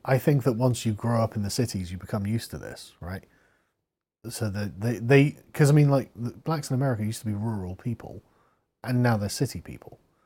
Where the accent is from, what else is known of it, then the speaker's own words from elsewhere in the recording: England, United Kingdom; oh, I'm from England, you know, and they're like, oh, right, how are you enjoying our town?